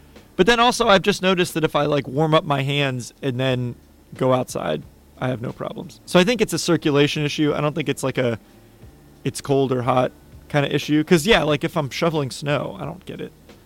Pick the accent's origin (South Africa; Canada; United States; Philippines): United States; Pittsburgh, Pennsylvania; And we got to go beat Pitt, which is the school of my hometown